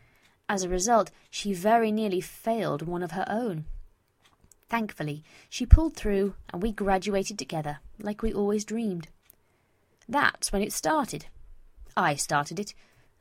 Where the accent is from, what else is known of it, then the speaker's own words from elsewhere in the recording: England, United Kingdom; I quite like to keep something resembling my real accent and not unleash my really poor acting skills upon the world. And as you can tell, yes, I'm English